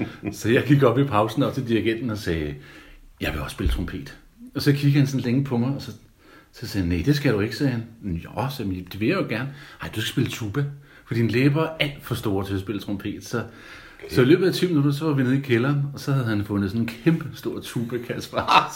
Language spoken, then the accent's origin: Danish; Roskilde, Zealand, Denmark; Jamen, jeg kommer oprindeligt fra Roskilde, hvor jeg blev født i 1971, og har trådt min barnesko der, og gået i folkeskole der, og gået i musikskole, og gået i gymnasiet.